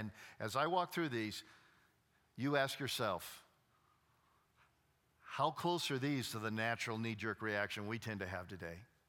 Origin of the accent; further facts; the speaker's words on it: California, United States; I'm from California. The land of fruits and nuts. But we do have beaches. And I want to tell you, I've grown up my whole life there